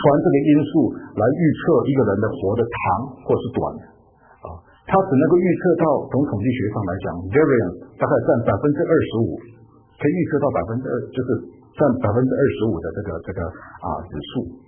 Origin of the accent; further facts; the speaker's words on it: China; 我们中国人特别是更重视饮食啦